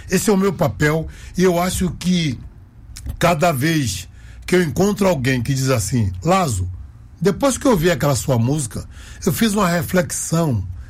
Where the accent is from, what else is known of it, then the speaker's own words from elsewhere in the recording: Bahia, Brazil; Quem é da Bahia, quando tá lá fora, não diz que é brasileiro, não. Eu sou da Bahia.